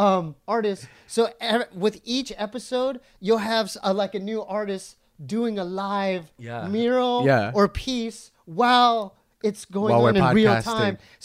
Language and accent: English; Arizona, United States; And I'm straight from Arizona, right?